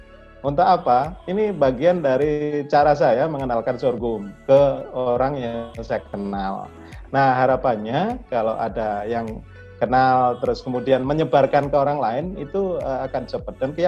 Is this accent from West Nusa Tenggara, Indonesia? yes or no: no; Gunungkidul, Special Region of Yogyakarta, Indonesia; namun juga di kampung saya di Gunung Kidul, Jogja, karena saya ingat dulu sorghum itu tumbuh baik